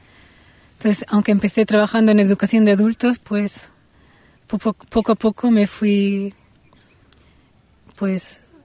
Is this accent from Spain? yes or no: yes; Spain; born there; nací en España y, bueno, soy ciudadana del mundo.